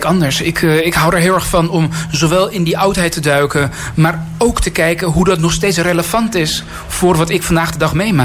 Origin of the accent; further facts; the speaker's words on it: Amsterdam, North Holland, Netherlands; also born or lived in Iran; Een doodnormale Amsterdamse Iran. Jongen, dat ben ik. Maar ik ben geboren in Iran. En die cultuur die hebben mijn ouders meegenomen in hun hoofd, in hun hart, in hun aderen.